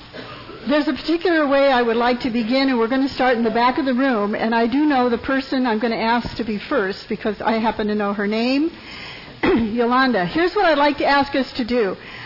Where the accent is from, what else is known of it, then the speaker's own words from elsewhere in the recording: California, United States; I grew up in the San Francisco Bay Area on the sacred side of the bay called the East Bay.